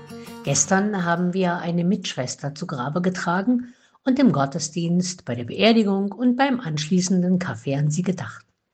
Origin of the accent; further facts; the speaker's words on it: Germany; born there; weil ich diese Leidenschaft des Wallfahrens als gebürtige Eichsfelderin auch teile